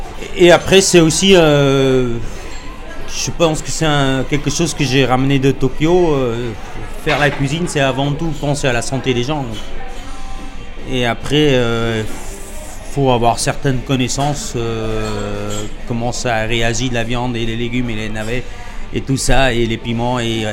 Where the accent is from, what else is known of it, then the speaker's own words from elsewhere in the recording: Belgium; c'est un plat un peu traditionnel de chez nous, en Belgique